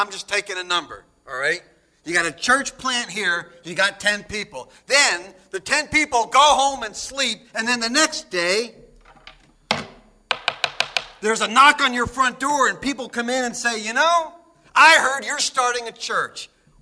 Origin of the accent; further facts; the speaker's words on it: New Jersey, United States; I mean, I grew up in New Jersey, late 60s.